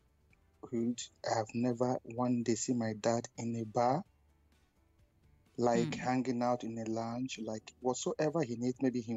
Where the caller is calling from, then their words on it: Germany; Yeah, I'm calling from Germany.